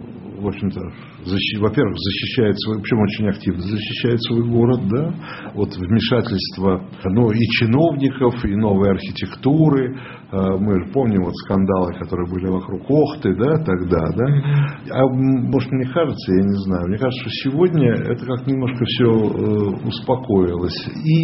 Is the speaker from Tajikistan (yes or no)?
no; Moscow, Russia; я же как москвич могу вам точно это сказать